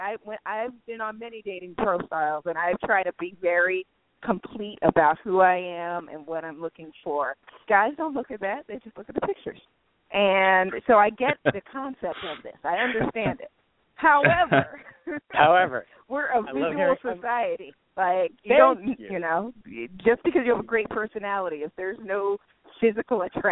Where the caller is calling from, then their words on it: Las Vegas, Nevada, United States; I'm calling from Vegas.